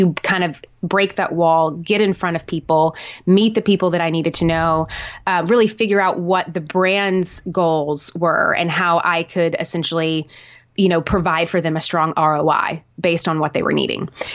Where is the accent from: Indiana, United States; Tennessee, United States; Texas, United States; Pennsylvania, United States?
Tennessee, United States; Nashville; moved away as an adult; also born or lived in New York; I'm from Tennessee, originally from Nashville, went to the University of Tennessee, moved to New York over 10 years ago